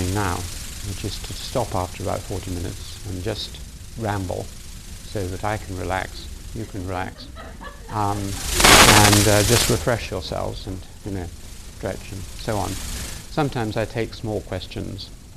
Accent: Assam, India; English is a second language; moved away; I was born and brought up in Assam

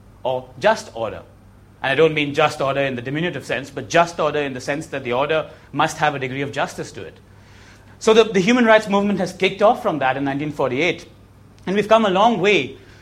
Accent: India; European in inverted commas because I'm Indian

